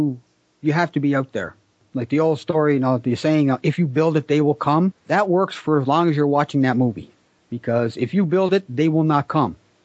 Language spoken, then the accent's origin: English; Canada; Ironically, I'm from Canada, and my music has never been played in Canada.